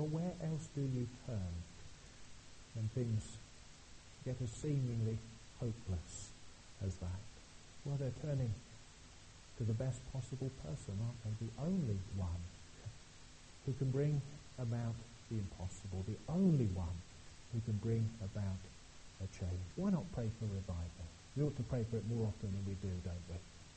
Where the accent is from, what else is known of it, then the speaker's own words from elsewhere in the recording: East of England, United Kingdom; I come from Suffolk, as most of you will know, and a lot of our little churches in Suffolk are finding it very, very difficult.